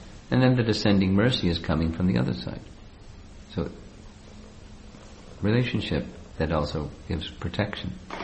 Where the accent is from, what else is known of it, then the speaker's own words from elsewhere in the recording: United States; I grew up in America, and because I grew up in America, you know, I was, you know, all the media things that the people that grow up in America are exposed